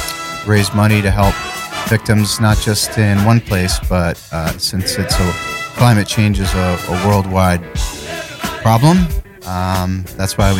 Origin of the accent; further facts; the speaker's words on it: Norfolk, Connecticut, United States; I got involved in a show up in Connecticut, my hometown, Norfolk, Connecticut.